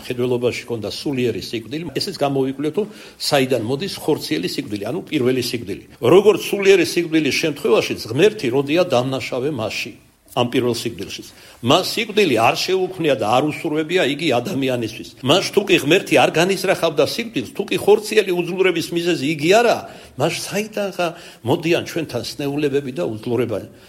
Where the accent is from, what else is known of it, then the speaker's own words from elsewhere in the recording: Kartli, Georgia; ქართლელი ვარ